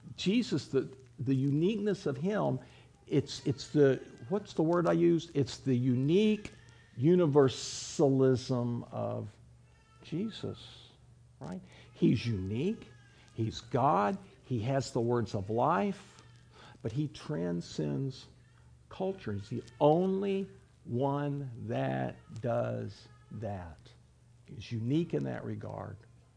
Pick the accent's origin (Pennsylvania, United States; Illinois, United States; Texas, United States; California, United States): Texas, United States; Because I don't have to quit being an American. I don't have to quit being a Texan.